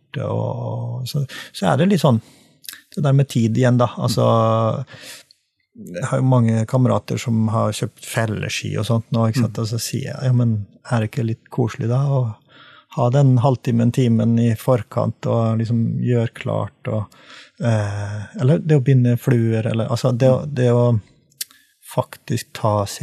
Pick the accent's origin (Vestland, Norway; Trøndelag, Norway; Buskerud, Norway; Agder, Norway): Trøndelag, Norway; now in Sørlandet, Norway; altså som trønder, eksiltrønder da, siden jeg bor på Sørlandet